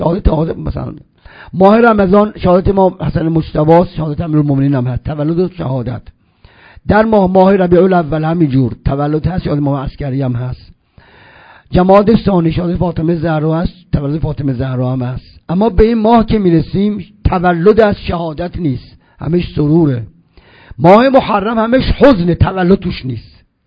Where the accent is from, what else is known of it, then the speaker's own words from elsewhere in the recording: Isfahan, Iran; ما اصفهان داخل شهر خودمون